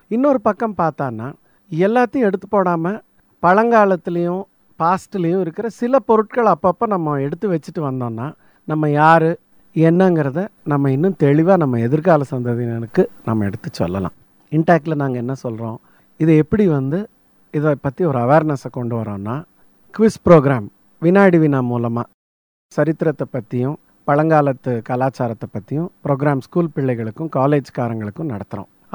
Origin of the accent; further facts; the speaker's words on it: Coimbatore, Tamil Nadu, India; நான் வந்து கோயம்புத்தூர்லேயே பிறந்து வளர்ந்தவன்.